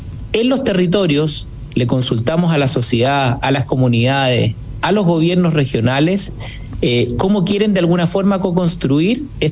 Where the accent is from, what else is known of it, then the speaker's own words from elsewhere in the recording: Chile; yo de verdad como chileno hoy día me siento súper orgulloso